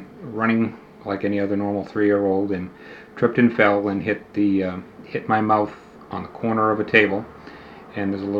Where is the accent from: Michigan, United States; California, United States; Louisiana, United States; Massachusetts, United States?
Massachusetts, United States; Oak Bluffs; Okay, I was born on September 26, 1954, Oak Bluffs, Massachusetts, which is on the island of Martha's Vineyard.